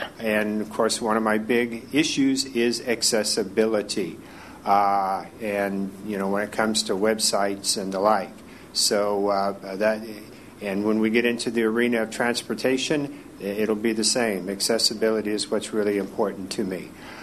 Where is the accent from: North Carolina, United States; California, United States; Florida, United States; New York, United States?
California, United States; San Francisco; I'm from San Francisco and represent the disabled community at large.